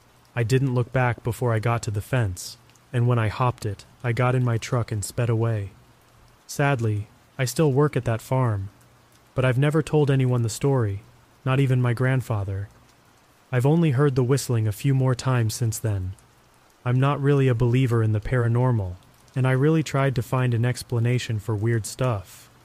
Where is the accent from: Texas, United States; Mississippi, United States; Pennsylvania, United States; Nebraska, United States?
Nebraska, United States; Omaha; Growing up in Omaha, I often heard tales of South Omaha's past